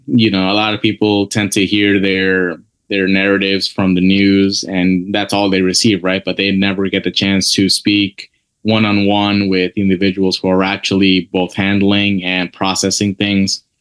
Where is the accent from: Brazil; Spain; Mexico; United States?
Mexico; I'm from Mexico in particular, right? So this is where it comes a little close to home.